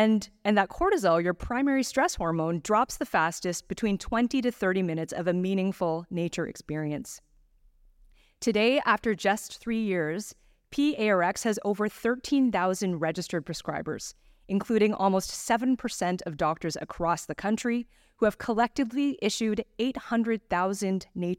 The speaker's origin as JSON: {"language": "English", "town": "Toronto", "region": "Ontario", "country": "Canada", "tie": "born or raised there", "lives_now": "Vancouver, Canada", "said": "Even though I now live in Vancouver, I was born and raised in Toronto. In the 1980s, the eastern edge of the city where I lived was majority white."}